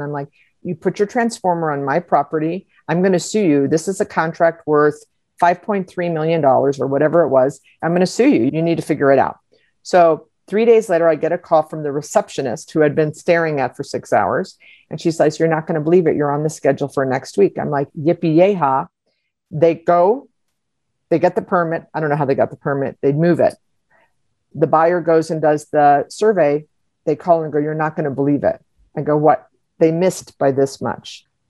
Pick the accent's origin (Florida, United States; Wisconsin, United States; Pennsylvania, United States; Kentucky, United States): Florida, United States; Miami; you know, I'm from Miami, so you know what that is